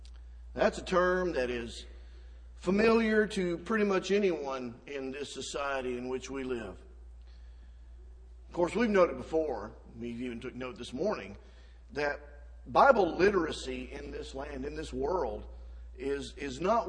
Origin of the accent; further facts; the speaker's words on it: Alabama, United States; In the state where I grew up in Alabama years ago, there was a great controversy.